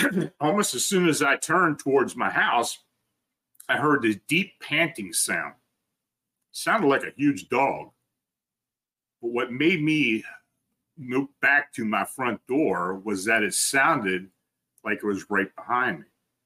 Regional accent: Oregon, United States; also born or lived in Las Vegas; Growing up in Oregon, I loved the rain. And for the past 10 years, we lived in Vegas where it would dump an entire year of rain in one day

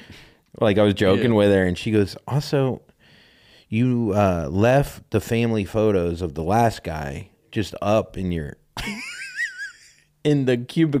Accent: Florida, United States; I'm from Florida.

